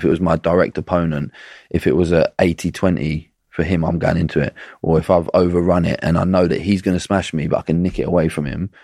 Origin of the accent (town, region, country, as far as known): England, United Kingdom